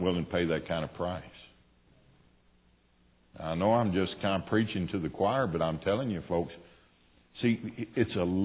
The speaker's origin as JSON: {"language": "English", "region": "Texas", "country": "United States", "said": "Now again, I'm a Texan. Everything's big down there."}